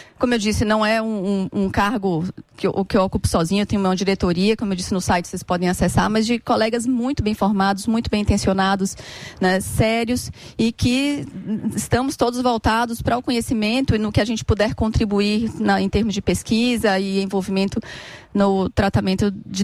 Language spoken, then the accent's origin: Portuguese; Bahia, Brazil; Eu sou baiana.